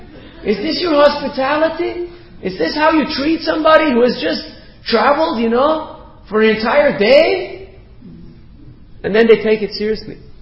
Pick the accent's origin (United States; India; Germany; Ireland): India; now in Melbourne, Australia; I'm a monk from India, and I've come all the way from India to here, to Melbourne